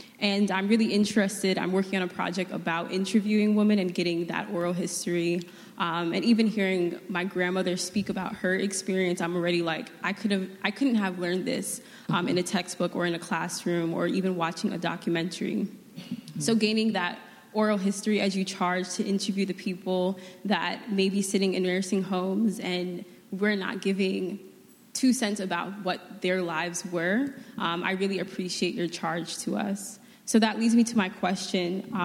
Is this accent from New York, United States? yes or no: yes; New York, United States; I'm also from Brooklyn, New York.